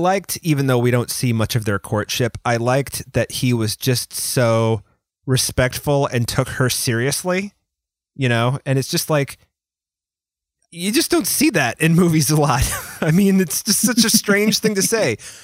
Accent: England, United Kingdom; I will button it back up because I'm English.

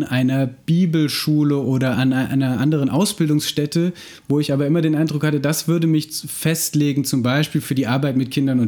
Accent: Gießen, Hesse, Germany; accent: Central Hessian; ich bin in Gießen zur Schule gegangen. Da gab es irgendwie eine große amerikanische Kaserne. Aber nochmal zurück zum R. Unser R ist einfach mittelhessisches Platt.

